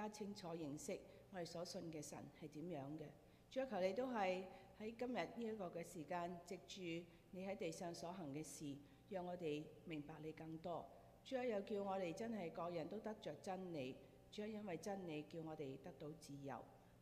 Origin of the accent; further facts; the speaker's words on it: China; 咁呢個咧係我哋中國人嘅即係一啲嘅節期啦，好大嘅一個嘅年節啦。